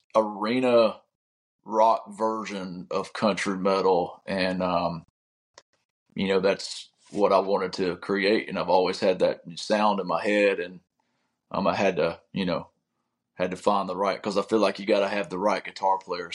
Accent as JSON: {"language": "English", "region": "Georgia", "country": "United States", "tie": "born or raised there", "said": "Growing up in Georgia, the 90s, heavily influenced by that."}